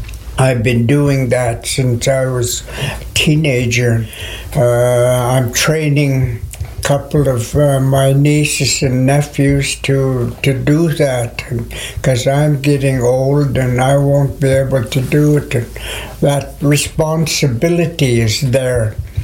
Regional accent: Penticton, British Columbia, Canada; I was born and raised in Penticton. … I'm a Penticton Indian band member.

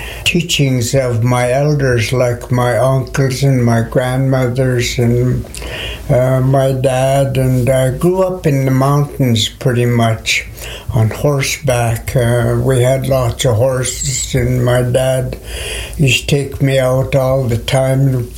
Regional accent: Penticton, British Columbia, Canada; I was born and raised in Penticton. … I'm a Penticton Indian band member.

